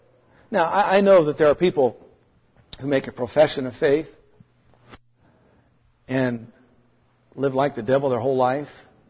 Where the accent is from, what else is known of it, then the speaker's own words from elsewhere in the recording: Eureka, California, United States; born there; I was born in Eureka, California.